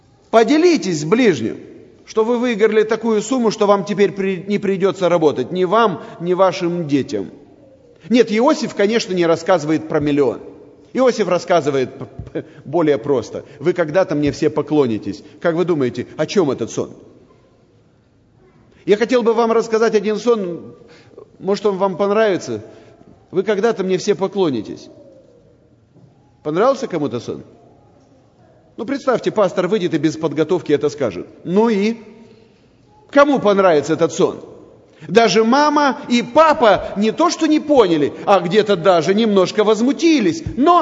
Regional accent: Chișinău, Moldova; Я воспитан в молдавском контексте, родился и вырос в Кишиневе, там несу служение, но говорю по-русски.

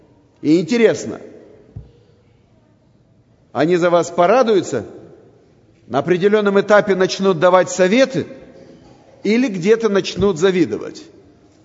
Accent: Chișinău, Moldova; Я воспитан в молдавском контексте, родился и вырос в Кишиневе, там несу служение, но говорю по-русски.

